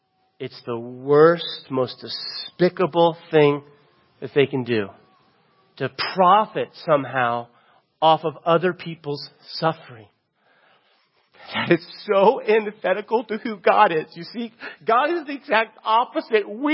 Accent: Florida, United States; I'm from Florida, and if you're from Florida, you would understand this.

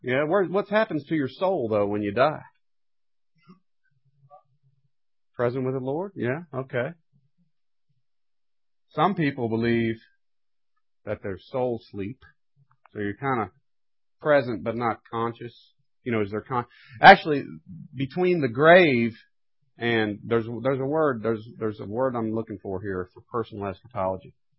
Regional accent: New Jersey, United States; born there; Hey, I was born in New Jersey.

